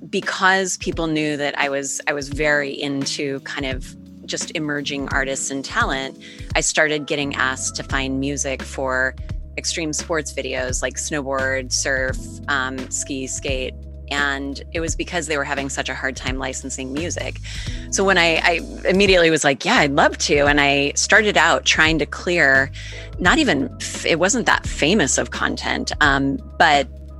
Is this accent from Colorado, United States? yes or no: yes; Colorado, United States; So I grew up in Colorado, right on the Front Range. I was honestly a little mountain girl.